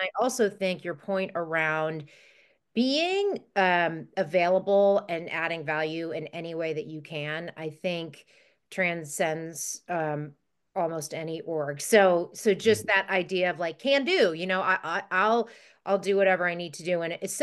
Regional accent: McLean, Virginia, United States; It's funny, I grew up in McLean.

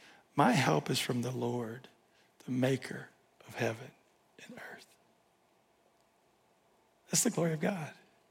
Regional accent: the South, United States; And since I'm from the South

